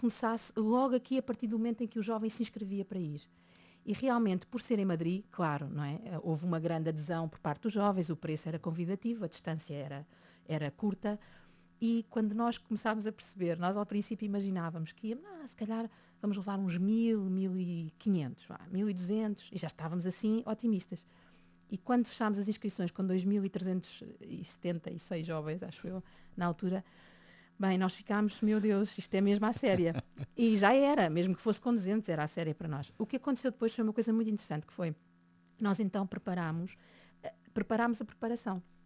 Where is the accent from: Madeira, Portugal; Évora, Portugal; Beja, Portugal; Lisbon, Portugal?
Lisbon, Portugal; que nós somos portugueses de Lisboa, queremos vir para cá passar a semana antes da Jornada Mundial